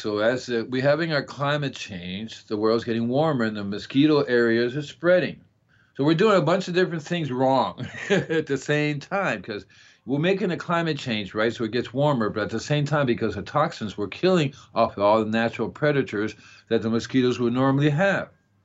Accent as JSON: {"language": "English", "region": "Florida", "country": "United States", "said": "This has been like in Miami. I'm from Florida."}